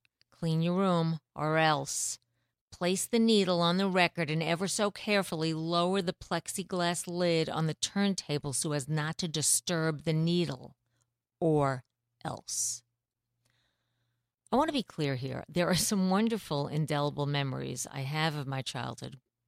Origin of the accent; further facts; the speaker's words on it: New York City, New York, United States; I grew up in New York City, Queens, and I left my parents' home to go away to college when I was barely 16.